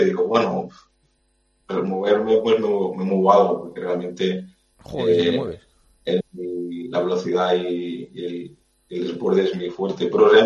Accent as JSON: {"language": "Spanish", "town": "L'Hospitalet de Llobregat", "region": "Catalonia", "country": "Spain", "tie": "born or raised there", "also_born_or_lived": "Barcelona", "said": "Sí, ya nací en Barcelona y me crió exactamente en Hospitalet. En Hospitalet es el barrio en que me crié."}